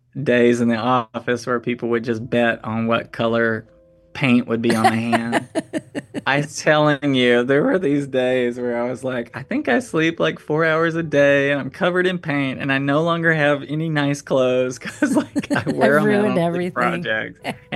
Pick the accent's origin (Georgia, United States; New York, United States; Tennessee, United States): Tennessee, United States; We grew up in Tennessee, so it was lots of days of collecting rocks in the creek.